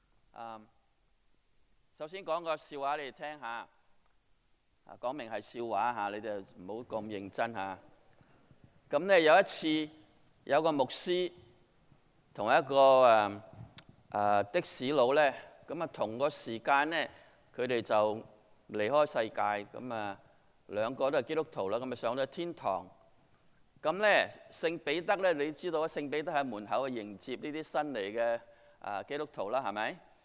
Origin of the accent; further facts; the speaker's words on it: China; 我哋中國人有一個好好嘅習慣